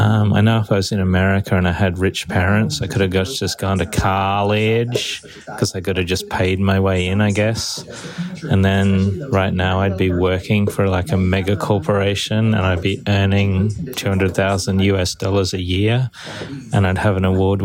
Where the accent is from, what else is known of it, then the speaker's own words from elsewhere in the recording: Australia; I was born in Australia.